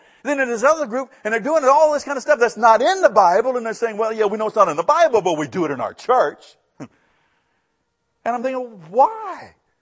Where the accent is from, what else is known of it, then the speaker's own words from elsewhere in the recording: Lynchburg, Virginia, United States; I grew up two or three blocks from Thomas Road Baptist Church.